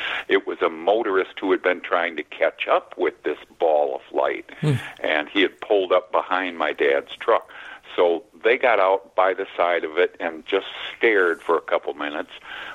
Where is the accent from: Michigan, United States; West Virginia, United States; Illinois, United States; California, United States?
Michigan, United States; We're from Michigan. We're the only ones in America who can show you where we live by holding up our right hand, the mitten, palm facing your face.